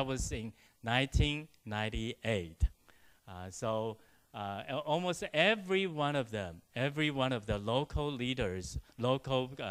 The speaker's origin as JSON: {"language": "English", "country": "Taiwan", "said": "So this person didn't know I was from Taiwan."}